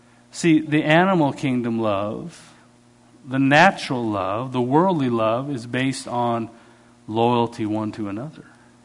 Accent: Canada; I don't know if it's because I'm Canadian or whatever you want to call it.

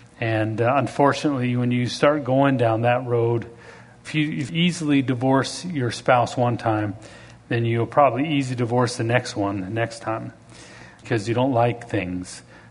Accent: Alberta, Canada; but I'm from Alberta, Canada. And in Alberta, Canada, we have a lot of farmland.

